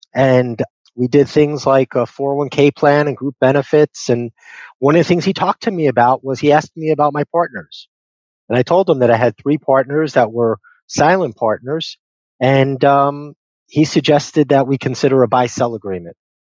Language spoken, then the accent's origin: English; Bronx, New York, United States; I grew up in the Bronx, and I grew up in a depressed area that my hobby was working.